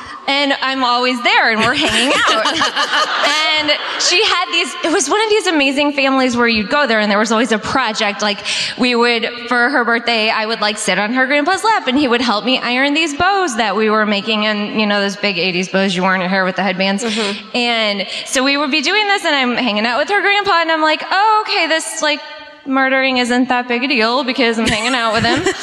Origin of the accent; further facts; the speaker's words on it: Creve Coeur, Missouri, United States; I'm actually from Creve Coeur.